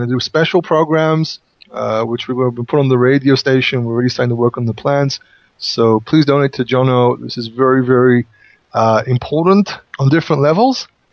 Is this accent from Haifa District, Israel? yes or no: yes; Haifa, Haifa District, Israel; When I was growing up in the Haifa area, the Kishon was pretty icky.